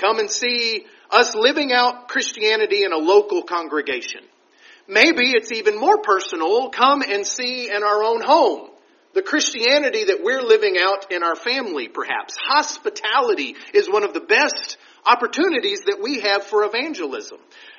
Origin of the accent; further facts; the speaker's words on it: Texas, United States; I was talking with the Stuckies earlier this week about growing up in West Texas. We didn't have TV. We lived too far from Lubbock.